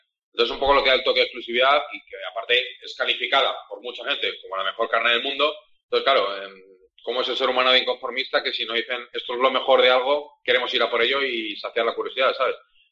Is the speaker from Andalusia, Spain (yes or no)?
no; Valencia, Valencian Community, Spain; bueno, soy de Valencia